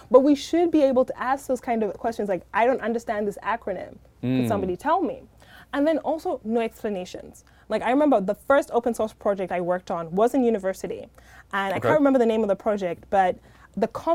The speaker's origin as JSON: {"language": "English", "country": "Uganda", "said": "because I'm from Uganda, and like the internet can be spotty, can be amazing in some areas, can be really spotty in other areas."}